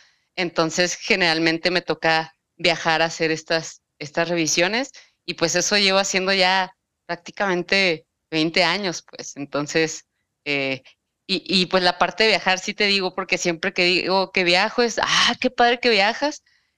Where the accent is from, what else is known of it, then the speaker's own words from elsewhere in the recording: Navojoa, Sonora, Mexico; Orgullosamente sonorense.